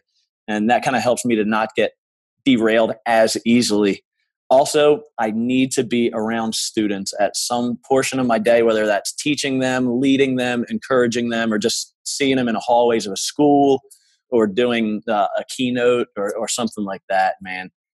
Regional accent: New Jersey, United States; I'm from New Jersey, Southern New Jersey, originally. And it was just a small corner store.

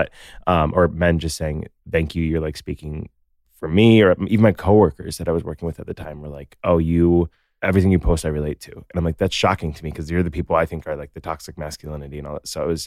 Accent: Naperville, Illinois, United States; I'm from Naperville.

